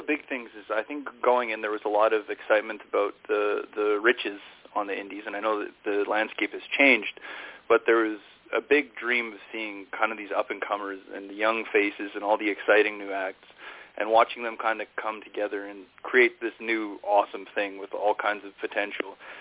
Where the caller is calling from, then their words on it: Prince Albert, Saskatchewan, Canada; I guess I'm from Prince Albert, but that's probably nobody knows where that is.